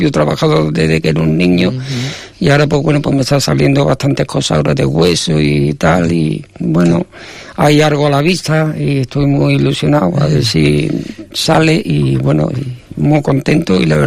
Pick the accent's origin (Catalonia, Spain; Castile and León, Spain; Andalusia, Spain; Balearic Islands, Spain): Andalusia, Spain; Morón de la Frontera; now in Santander, Spain; Soy de Morón, de la Frontera, de Sevilla.